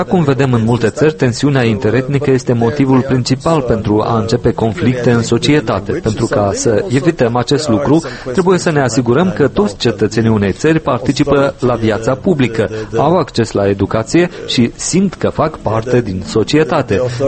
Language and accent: Romanian; Norway; în țara mea natală, Norvegia